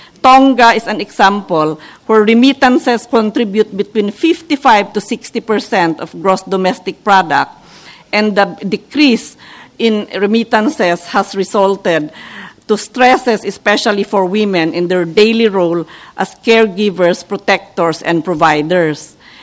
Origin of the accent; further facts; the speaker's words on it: Cordillera Administrative Region, Philippines; I come from the Philippines, and I can speak of the situation of indigenous peoples in my country. In the region where I come from, the Cordillera region